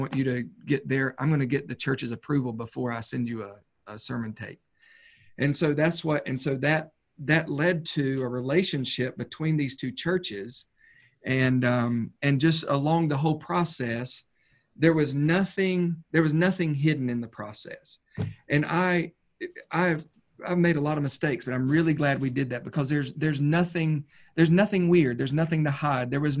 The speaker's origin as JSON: {"language": "English", "town": "Newton", "country": "United States", "tie": "born or raised there", "said": "First Baptist Newton, which is my hometown, was looking for a pastor."}